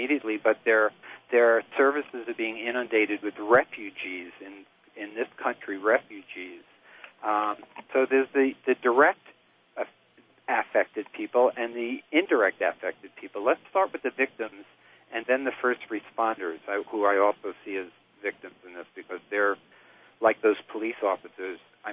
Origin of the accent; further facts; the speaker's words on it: Queens, New York, United States; I think I grew up in Queens in New York City.